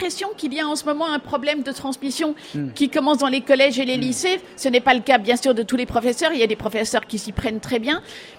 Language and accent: French; Belgium; Vous savez que je viens de Belgique.